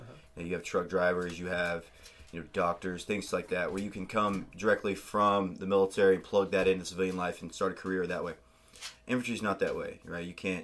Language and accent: English; Oklahoma City, Oklahoma, United States; I'm from Oklahoma City. Born and raised here. Grew up, went to high school, middle school, elementary school all here